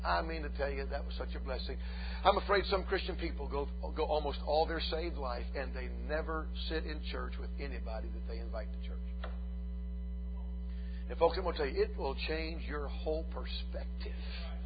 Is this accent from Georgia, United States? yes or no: yes; Georgia, United States; I'm from Georgia. This is my first time. I've been north of the Mason-Dixon line maybe 3 times in my life.